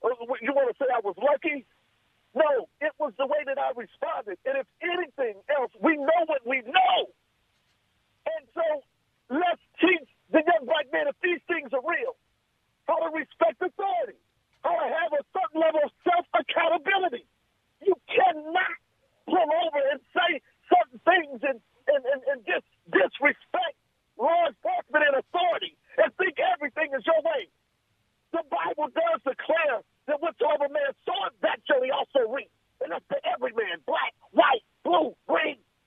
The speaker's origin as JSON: {"language": "English", "town": "Compton", "region": "California", "country": "United States", "tie": "born or raised there", "said": "I'm 57 years old. I grew up and I was raised in Compton."}